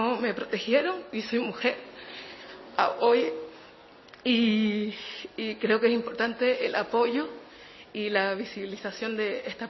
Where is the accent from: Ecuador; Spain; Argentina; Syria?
Spain; Fuerteventura, Canary Islands; born there; nací en Fuerteventura. Mi origen es de Gambia